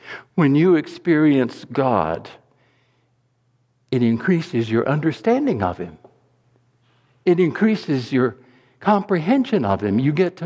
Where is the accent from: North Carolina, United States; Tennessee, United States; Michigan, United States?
North Carolina, United States; I think you all know that I grew up in North Carolina. My parents, my family members, all my relatives were real Southerners.